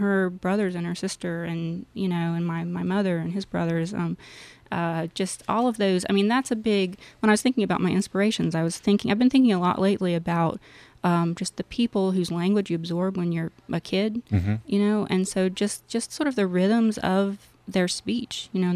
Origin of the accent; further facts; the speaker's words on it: Tennessee, United States; also born or lived in North Carolina; So I was like halfway crystallized as being from North Carolina and, you know, growing up in Tennessee and then not.